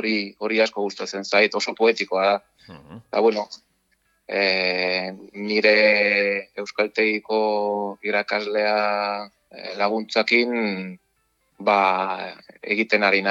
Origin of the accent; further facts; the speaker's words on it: Veneto, Italy; Basque is a second language; moved away as an adult; now in San Sebastián, Spain; Italian jaio nintzen, herri txiki batean, Verona ondoan, bueno, baserri batean, nahi baserri itarra naiz.